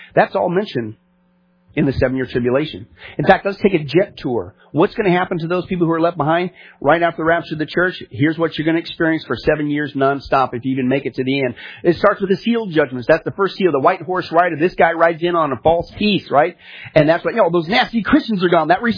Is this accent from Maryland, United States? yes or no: no; Kansas, United States; also born or lived in Nebraska; I grew up in Kansas and Nebraska, Tornado Alley.